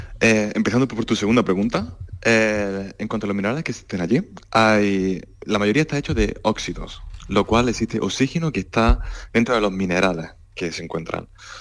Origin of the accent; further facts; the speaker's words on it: Granada, Andalusia, Spain; yo soy de Granada, de corazón